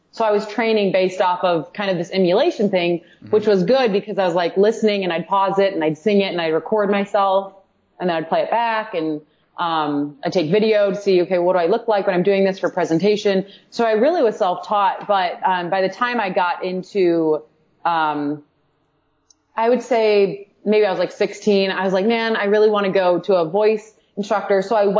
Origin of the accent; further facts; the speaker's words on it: Indiana, United States; growing up in Indiana where it's you know, really it's farmers and a few.